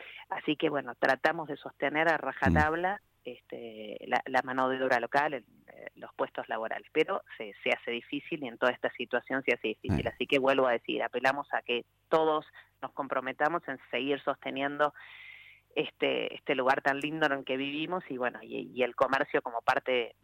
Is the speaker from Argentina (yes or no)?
yes; Ushuaia, Tierra del Fuego, Argentina; Cuando yo era muy chica, nací en Ushuaia, mi papá venía con el cajón de mandarinas